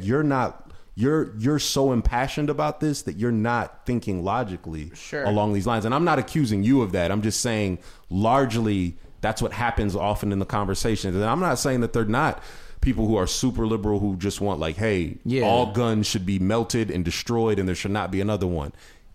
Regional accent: Ohio, United States; and I grew up in Ohio, Midwest, we love our guns too, right?

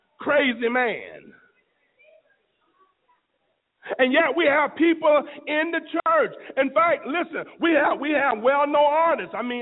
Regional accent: Florida, United States; when I was growing up in Florida

